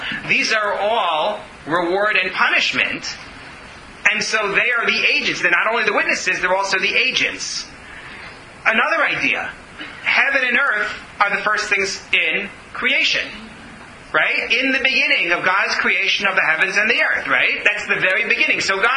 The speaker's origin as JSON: {"language": "English", "country": "United States", "said": "sorry, I'm an American."}